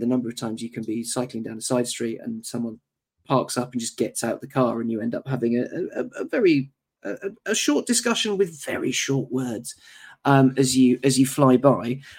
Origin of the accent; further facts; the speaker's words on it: United Kingdom; I think it's just me and Hazel being British curmudgeons